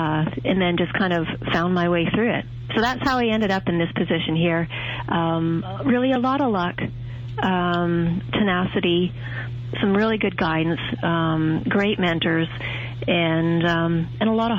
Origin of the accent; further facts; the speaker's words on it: Timmins, Ontario, Canada; Growing up in Timmins was I grew up in Timmins, Ontario, for the most part